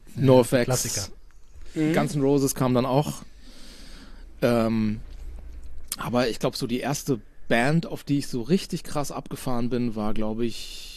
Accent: Kronberg, Hesse, Germany; ich bin in einem Haus aufgewachsen in Kronberg, was tatsächlich von einem Mitglied der Kronberger Malerkolonie gebaut worden ist.

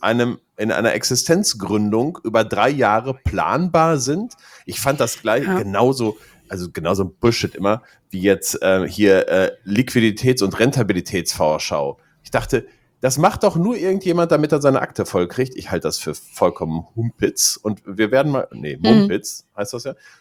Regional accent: Gelsenkirchen, North Rhine-Westphalia, Germany; Ja, aber das ist ja meine alte Heimat und das ist wirklich schön.

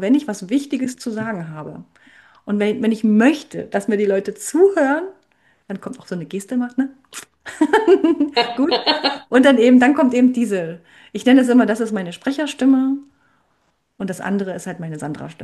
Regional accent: Saxony, Germany; Ich bin aus Sachsen, ne?

